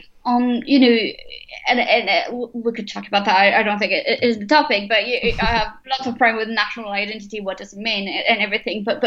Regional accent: France; So I'm originally from France, and this is where I did my studies. So I did my BA and master degree in France.

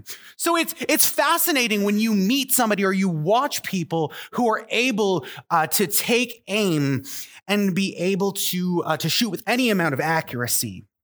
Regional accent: Canada; I'm a Canadian

